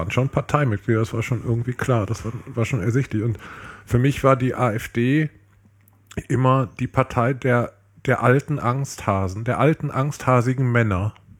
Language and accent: German; Italy; German is a second language; Das reicht ja, bei uns in Italien reicht das.